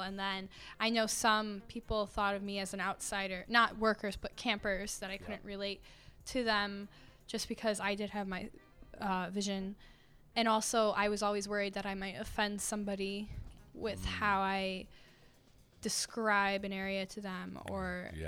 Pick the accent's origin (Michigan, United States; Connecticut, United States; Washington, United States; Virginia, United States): Connecticut, United States; I'm from Connecticut.